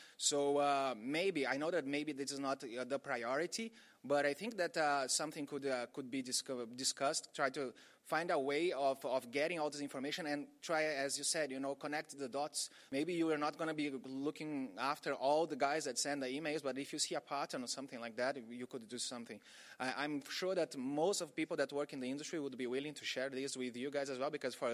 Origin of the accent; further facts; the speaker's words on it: Brazil; English is a second language; I'm from Brazil.